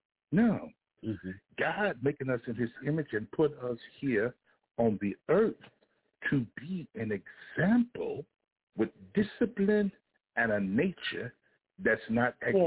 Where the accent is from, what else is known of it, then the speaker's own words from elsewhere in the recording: Little Rock, Arkansas, United States; from Little Rock, Arkansas.